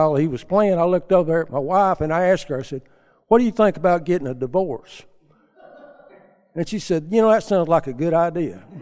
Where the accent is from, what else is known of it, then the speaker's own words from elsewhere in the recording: Chattanooga, Tennessee, United States; I was born and raised in Chattanooga, so not far from here.